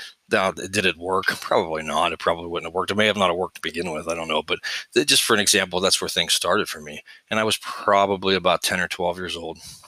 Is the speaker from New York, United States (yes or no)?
no; Pennsylvania, United States; We had an alley behind our house where I grew up in Pennsylvania, small town in Pennsylvania.